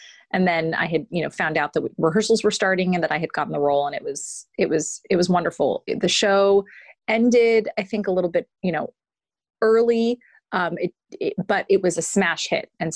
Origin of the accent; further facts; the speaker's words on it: Los Angeles, California, United States; And it was so great because I'm from Los Angeles.